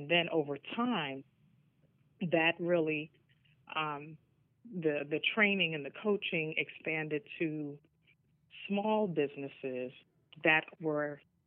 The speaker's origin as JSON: {"language": "English", "town": "New York City", "region": "New York", "country": "United States", "tie": "born or raised there", "said": "I grew up in an urban environment. I grew up in New York City in the Bronx."}